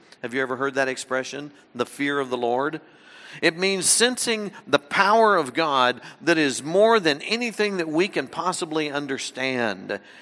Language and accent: English; the South, United States; I grew up in the South, and down South, a common term to address those who are in church leadership, like myself, would simply be to call me brother.